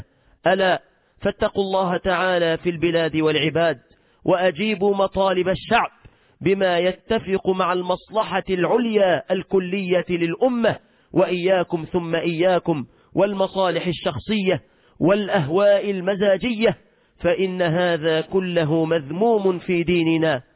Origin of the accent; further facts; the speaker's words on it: Egypt; أهلنا وإخواننا من المسلمين في بلادنا مصر